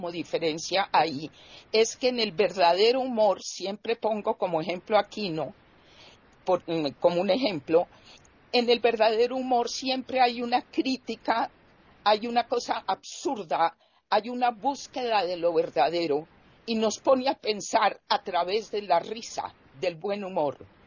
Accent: Colombia; En mi país, que Colombia, por ejemplo, que ha sufrido el flagelo aterrador del narcotráfico

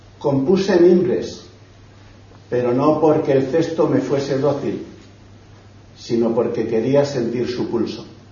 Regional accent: Lorca, Region of Murcia, Spain; Soy murciano de Lorca y a más detalle de la Lorca de Campo.

